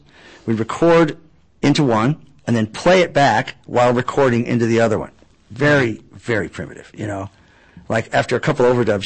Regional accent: Kinsey, Kansas, United States; now in Lawrence, United States; I moved here from Kinsey, Kansas, as you said, and it was my, you know, this was the big city, man. It was quite a change.

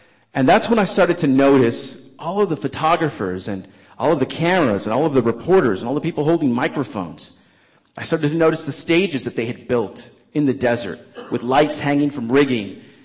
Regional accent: New Mexico, United States; We finally arrived at headquarters at White Sands Missile Range, about 2 hours north of my hometown there in New Mexico.

